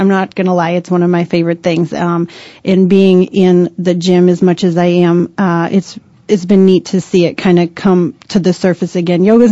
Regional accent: Montana, United States; Like I said, I'm from Montana, so we have a different kind of fitness there.

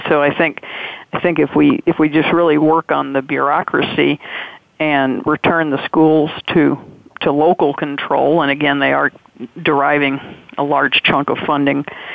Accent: Tennessee, United States; I grew up in Tennessee on a farm

